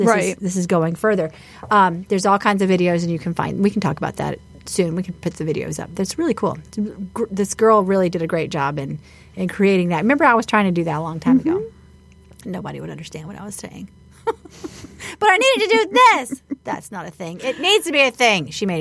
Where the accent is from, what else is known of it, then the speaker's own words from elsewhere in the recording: Mobile, Alabama, United States; And I grew up in Mardi Gras, you know, so we would get... On Joe Kane Day, we would have homemade floats that we would get on and throw things off.